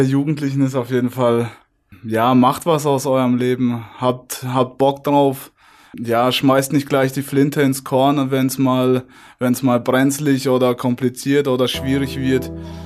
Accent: Baden-Württemberg, Germany; now in Bayreuth, Germany; habe ja eigentlich zwei Heimatorte, sage ich jetzt mal. Das ist einmal in Baden-Württemberg, wo ich aufgewachsen bin, wo auch meine Eltern noch sind. Aber absolut meine Wahlheimat ist Bayreuth geworden.

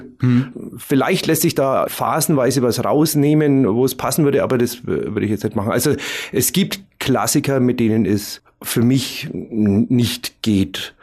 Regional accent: Bavaria, Germany; accent: Franconian; wenn dann eine andere Mundart oder Hochsprache kontrastiert mit unserem fränkischen Dialekt, dann kommt er noch knackiger raus.

